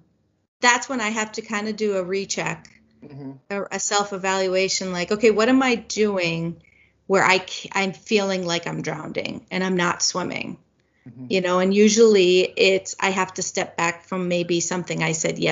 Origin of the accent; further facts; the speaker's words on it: Boston, Massachusetts, United States; I came from Boston area and I love the ocean.